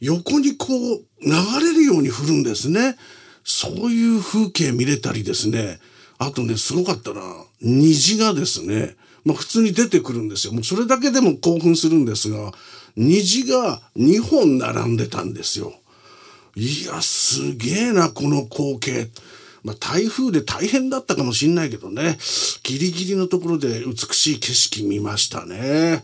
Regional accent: Nihonmatsu, Fukushima, Japan; 私、福島なんですがね、福島の二本松ってとこなんですが

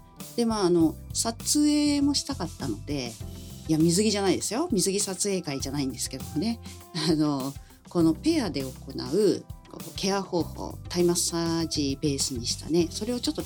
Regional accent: Koshigaya, Saitama, Japan; で、私の地元、越谷は結構暑いっていうところで有名で

